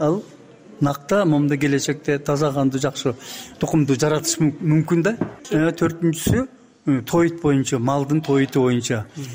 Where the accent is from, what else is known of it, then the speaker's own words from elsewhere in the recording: Bystrovka, Chuy Region, Kyrgyzstan; мен орустун арасында туулуп өсүм да. Быстровка деген биздин Кемер районунун борбору 80% эли орус болчу.